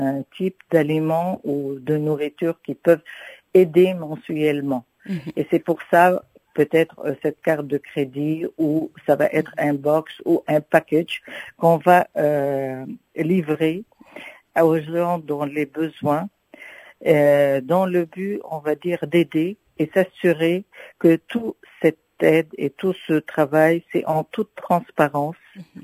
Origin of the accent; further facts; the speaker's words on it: Lebanon; on nous utilise en tant que Libanais pour demander des subventions et des aides